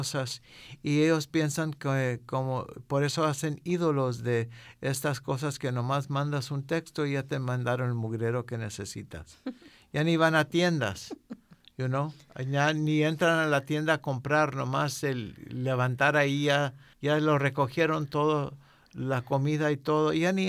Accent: Mexico; Yo recuerdo otra vez con mis abuelos, y venimos de México, y esto pasó acá

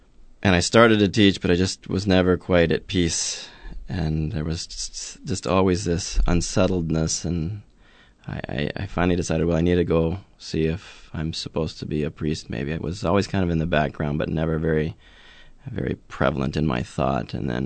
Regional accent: Wyoming, United States; also born or lived in Oklahoma; Yes, I was born in Oklahoma and raised in Wyoming, so I'm a bit of a ranch kid, farm and ranch kid from Wyoming.

